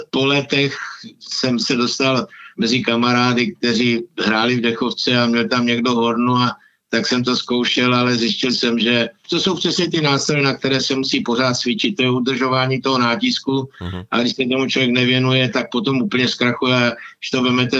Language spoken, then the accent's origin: Czech; Otrokovice, Zlín Region, Czechia; a my jsme jako Otrokovice byli takový úplně